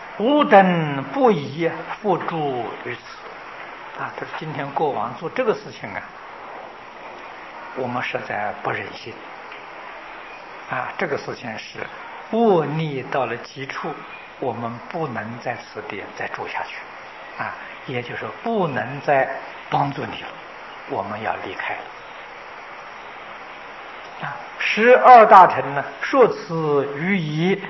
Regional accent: China; 这个我们中国人所讲的利令智昏的啊

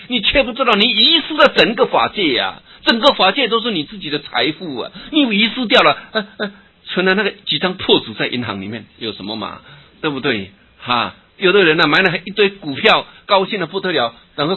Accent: Taiwan; 我们台湾话叫小卡层

